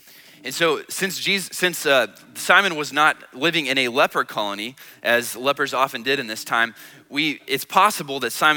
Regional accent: Texas, United States; I was raised in West Texas in the district that was showcased on the movie Friday Night Lights.

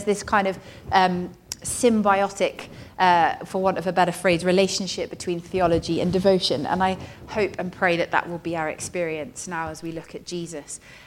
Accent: Cardiff, Wales, United Kingdom; so I grew up in Cardiff, and I keep in touch with her

